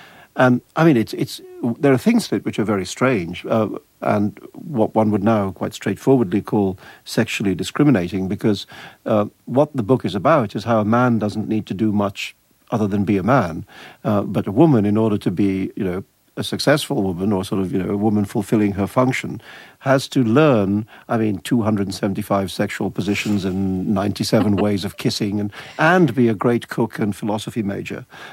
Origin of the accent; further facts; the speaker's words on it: India; people were incredibly aroused by the idea that one came from India